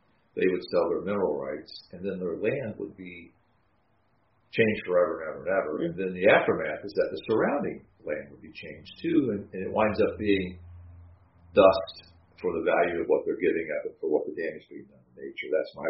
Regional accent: Kentucky, United States; I know what that is because I'm from Kentucky.

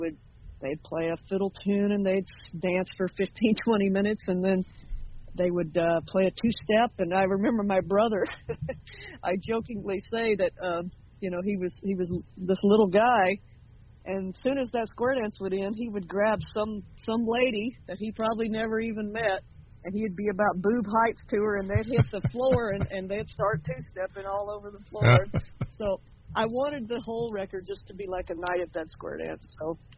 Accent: Kingston Springs, Tennessee, United States; And I'm from Kingston Springs, Tennessee, which is where the Harpeth River

